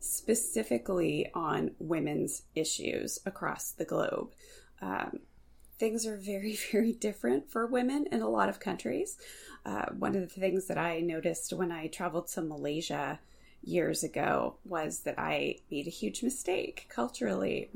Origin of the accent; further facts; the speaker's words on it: California, United States; born there; also born or lived in Korea / Germany; So I am a military brat. So I was born in California, and I always say that I was raised everywhere else. And everywhere else includes Korea, Germany